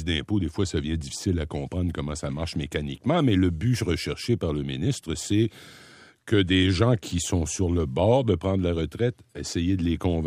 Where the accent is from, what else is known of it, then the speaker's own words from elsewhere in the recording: Rimouski, Quebec, Canada; born there; C'est ma région natale, là, Rimouski, tout ça, c'est magnifique pour aller faire du tourisme